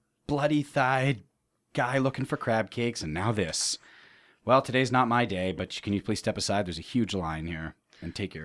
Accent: Maryland, United States; No, I'm from MD. I'm from Maryland.

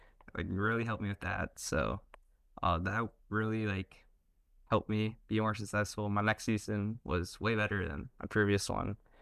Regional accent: Ontario, Canada; I'm from Canada, like, around the Toronto area.

